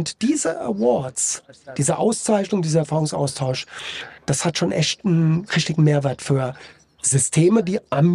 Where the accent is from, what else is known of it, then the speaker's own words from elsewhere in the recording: Hesse, Germany; accent: Hessian; selbst wenn ich manchmal ganz, ganz schnell rede und dann auch in meinem hessischen Dialekt.